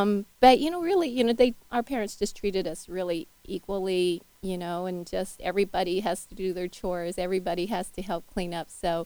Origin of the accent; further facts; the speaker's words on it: San Francisco, California, United States; And growing up in Golden Gate Park in those days was just such a, you know, fun place to, you know, spend our childhood.